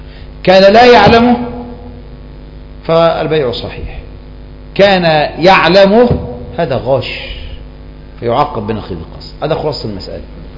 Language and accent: Arabic; Egypt; ما احنا مصريين